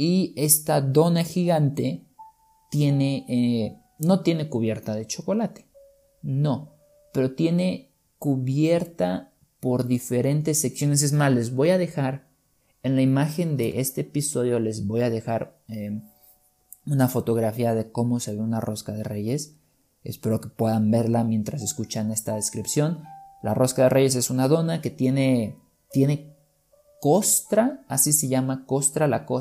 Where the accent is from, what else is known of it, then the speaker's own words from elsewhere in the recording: Mexico; quienes me escuchan desde hace tiempo sabrán que yo soy de México.